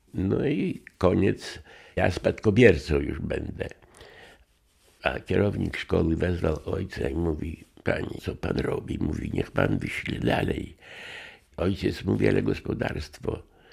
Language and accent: Polish; Janów, Podlaskie Voivodeship, Poland; Ja pochodzę z tych stron, z Białostoczyzny, z okolic Janowa, powiat Sokółka. I tam urodziłem się